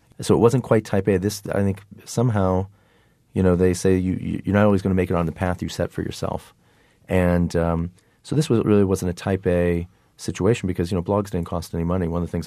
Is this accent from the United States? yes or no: yes; Midwest, United States; I'm from the Midwest. I'm kind of a regular guy.